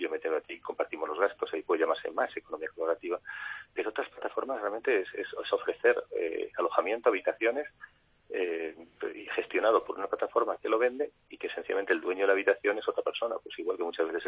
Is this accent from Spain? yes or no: yes; Spain; A mí me da mucha pena como español